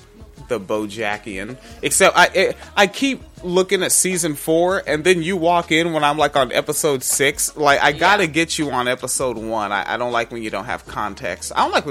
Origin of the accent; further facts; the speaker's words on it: West Coast, United States; Nigga, y'all ain't got bud like that in the UK. I'm from the West Coast, nigga.